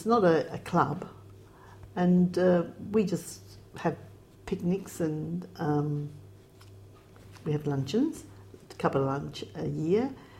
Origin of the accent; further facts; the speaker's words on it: Australia; I feel I'm Australian more than anything.